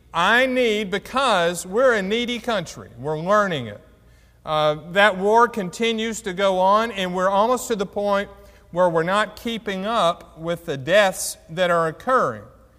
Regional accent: Tuscaloosa, Alabama, United States; I grew up in Tuscaloosa, if that means anything to anybody.

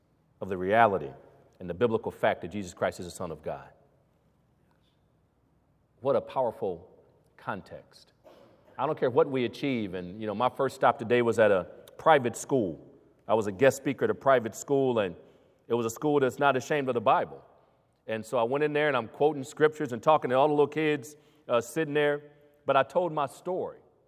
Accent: Lincoln, Nebraska, United States; born there; When I was born in Lincoln, Nebraska

